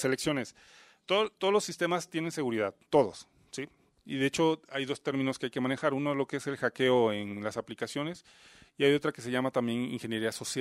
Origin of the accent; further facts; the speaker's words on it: Veracruz, Mexico; Yo vengo de Veracruz y soy originario de un pueblo muy pequeño de allá.